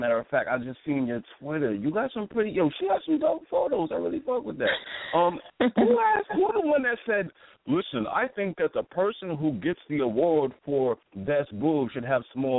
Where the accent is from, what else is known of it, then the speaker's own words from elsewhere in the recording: Brooklyn, New York, United States; Brooklyn.